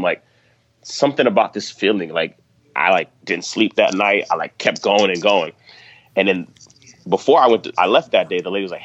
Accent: North Miami, Florida, United States; Yeah, so I'm from North Miami, Florida, USA.

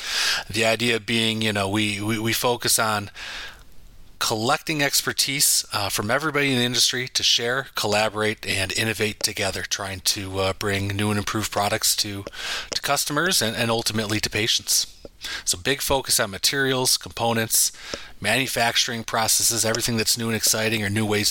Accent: Midwest, United States; You know, growing up in the Midwest, I always used to see tons of thunderstorms

